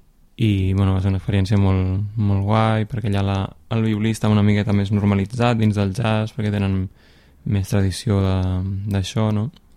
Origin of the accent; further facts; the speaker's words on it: Cambrils, Catalonia, Spain; l'Escola de Música de Cambrils, que és el meu poble, a Tarragona